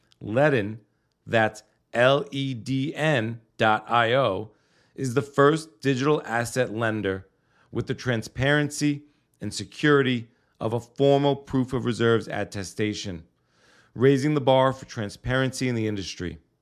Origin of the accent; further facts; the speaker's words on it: New York, United States; I'm from Long Island, New York. Brooklyn's one of my favorite places on earth.